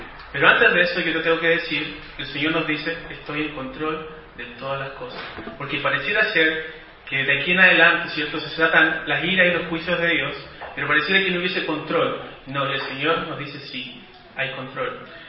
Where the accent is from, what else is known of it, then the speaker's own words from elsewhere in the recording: Los Lagos, Chile; Para los que, bueno, no conocen, yo soy de Chiloé y por eso digo estas cosas, ¿ya?